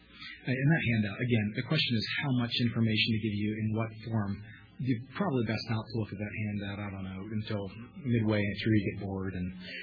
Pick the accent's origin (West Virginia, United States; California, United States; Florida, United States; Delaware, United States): Florida, United States; Tampa; also born or lived in Detroit / Davidson; I was born in Detroit, Michigan, grew up in Tampa, went to college in Davidson, North Carolina